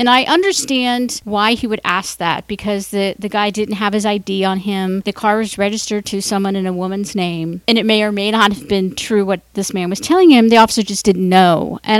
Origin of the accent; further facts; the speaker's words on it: Cincinnati, Ohio, United States; One of them happened in my hometown of Cincinnati, Ohio.